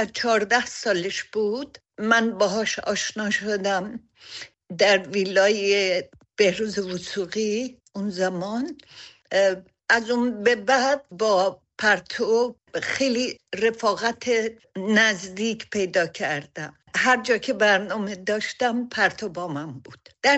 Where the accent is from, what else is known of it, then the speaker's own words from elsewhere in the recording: Iran; moved away; از وقتی که از ایران اومدم بیرون